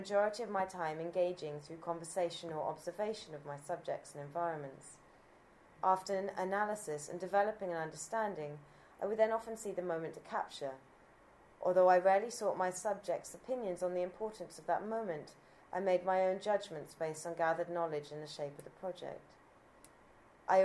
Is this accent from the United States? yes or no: no; United Kingdom; born there; I was constantly aware of my own personal sensibilities and preconceptions as a British-born Christian